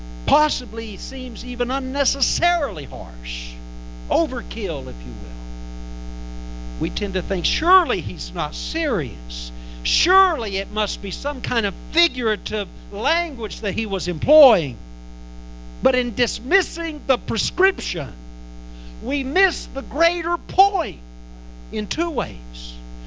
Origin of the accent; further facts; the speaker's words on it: Texas, United States; now in St. Louis, United States; So I'm Texan by birth. And nearly three decades in St. Louis can't take that out of me. I was born and raised in Texas, and I'll be a Texan till the day I die.